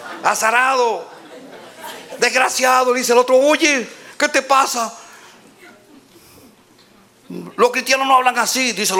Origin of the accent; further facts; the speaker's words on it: Dominican Republic; Y entonces ahí en mi país hay un servicio que se llama Motoconcho.